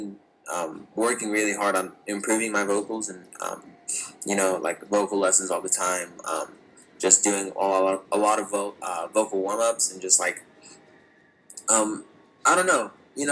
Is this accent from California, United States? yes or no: yes; California, United States; yeah, I'm 19 years old. I'm from California. I've been singing since I was 15